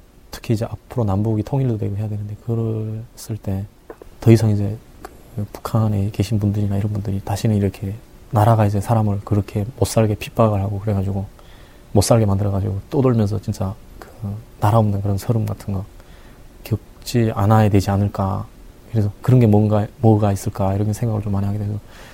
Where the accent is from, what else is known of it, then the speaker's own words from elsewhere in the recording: North Korea; now in South Korea; 대한민국 사람이에요. 왜냐하면 제 국적도 대한민국 사람이에요. 그렇긴 한데 북한은 또 제 또 첫 번째 이제 고향이었고